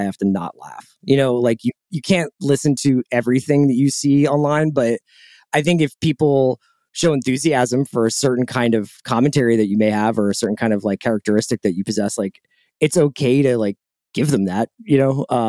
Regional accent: Philadelphia, Pennsylvania, United States; a local show called the Philly Special that I appear on because I'm from Philadelphia and care about those things.

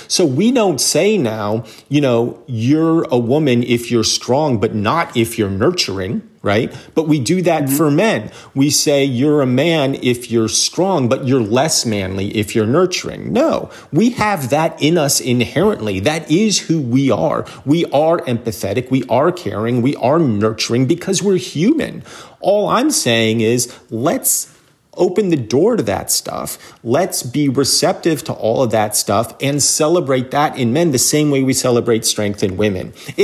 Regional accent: New Jersey, United States; better citizens than the people that I grew up with in New Jersey in the 1980s.

